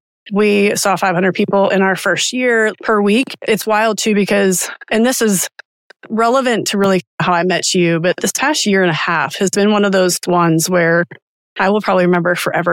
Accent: Wisconsin, United States; moved away as an adult; now in Knoxville, United States; ended up moved to Knoxville. I'm from Wisconsin originally, moved to Knoxville and interned for somebody.

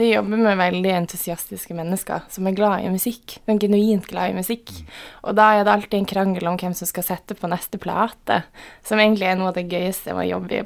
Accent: Tromsø, Troms, Norway; Ja, og så driver de med å si at røyks opp, og så er jeg fra Tromsø.

